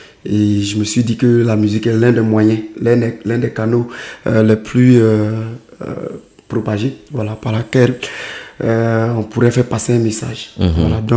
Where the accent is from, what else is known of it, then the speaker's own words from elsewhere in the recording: Yakassé-Feyassé, Comoé, Côte d’Ivoire; born there; Je suis né à Yakassé Feyassé, précisément en 1985.